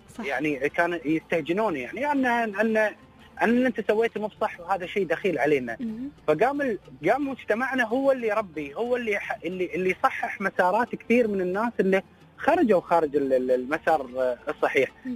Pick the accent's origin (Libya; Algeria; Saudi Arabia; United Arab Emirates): United Arab Emirates; ان احنا كنا كاماراتيين نتاثر ونحس بالطرف الاخر.